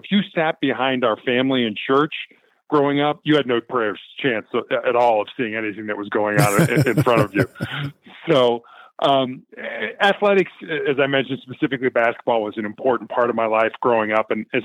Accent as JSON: {"language": "English", "town": "Chicago", "region": "Illinois", "country": "United States", "tie": "born or raised there", "said": "I was born and raised in Chicago, and I'm the oldest of three boys."}